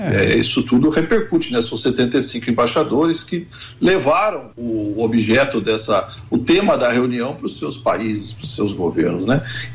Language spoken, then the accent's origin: Portuguese; Piraju, São Paulo, Brazil; born there; lá perto da minha terra, onde eu nasci, Piraju